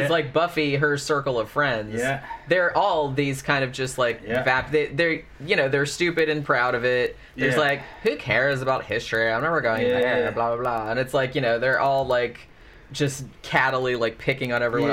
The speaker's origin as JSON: {"language": "English", "region": "Florida", "country": "United States", "tie": "born or raised there", "said": "I grew up in Florida"}